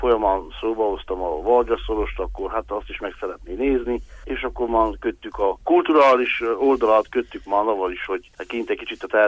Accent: Baraolt, Covasna, Romania; Baróta, ahol születtem, és jelenleg is élek, Erdővidék központja, egy kis mezőváros.

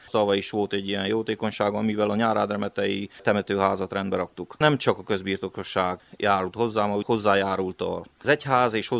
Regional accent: Transylvania, Romania; ugyebár itthon Romániába magyarok vagyunk, kint Magyarországon pedig románok vagyunk

